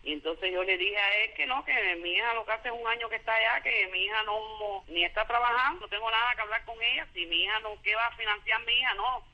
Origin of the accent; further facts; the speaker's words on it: Cuba; todos somos cubanos y que los cubanos tenemos derecho a entrar y a salir del país porque somos cubanos